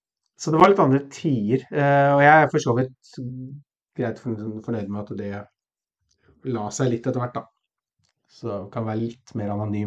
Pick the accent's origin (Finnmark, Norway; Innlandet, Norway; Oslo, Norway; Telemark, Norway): Innlandet, Norway; Brumunddal; jeg vokste opp i Brumunddal, som sagt